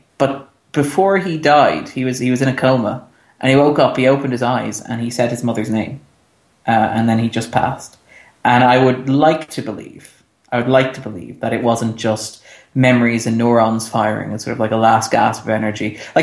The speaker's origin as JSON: {"language": "English", "country": "Ireland", "said": "We're Irish, so our official religion is lapsed Catholic."}